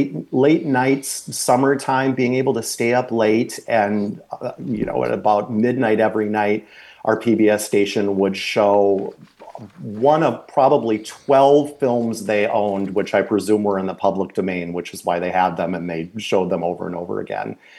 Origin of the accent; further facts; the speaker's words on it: Fargo, North Dakota, United States; native of Fargo, North Dakota.